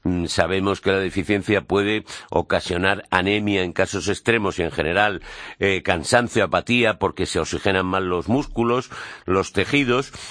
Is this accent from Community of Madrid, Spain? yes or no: yes; Madrid, Community of Madrid, Spain; Los de la Prospe, que hemos ido siempre. Yo soy de la Prospe, ¿lo sabías?